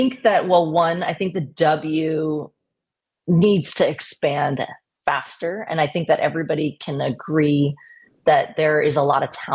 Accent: Portland, Oregon, United States; So I was born and raised in Portland.

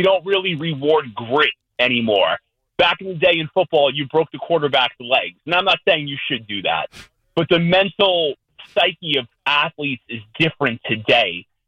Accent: Brooklyn, New York, United States; now in Chicago, United States; I'm 38, born and raised in Brooklyn. Now I live in Chicago.

